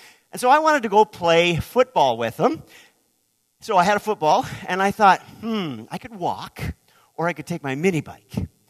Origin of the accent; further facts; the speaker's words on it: Lloydminster, Saskatchewan, Canada; because I grew up in Canada's border city. Did you know there was a border city? Lloydminster, Saskatchewan